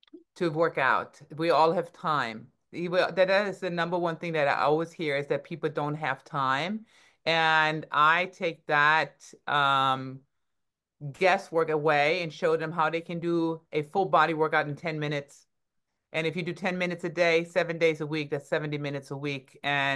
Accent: Berlin, Germany; I'm 52 now. We're going all the way back to Germany, where I was born and raised in Berlin.

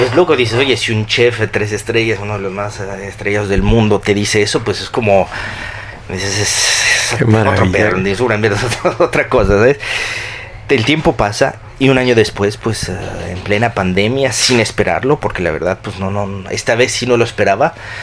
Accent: Toluca, State of Mexico, Mexico; also born or lived in Tenango del Valle / Cuernavaca; Yo soy de Toluca, yo nací en Toluca, viví 10, 12 años en Tenango del Valle, me regresé a Toluca, me fui a Cuernavaca y luego me vine para acá.

